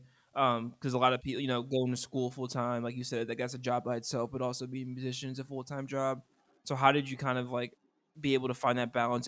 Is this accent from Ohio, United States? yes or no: yes; Ohio, United States; But I'm from Ohio, too.